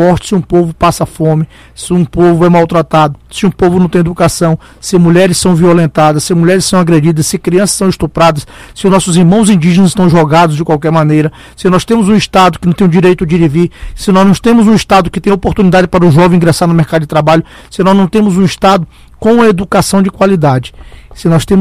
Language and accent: Portuguese; Roraima, Brazil; born there; para esse estado, que é onde eu nasci, onde eu tenho a minha família, e quero ver Roraima um dia poder respirar novos ares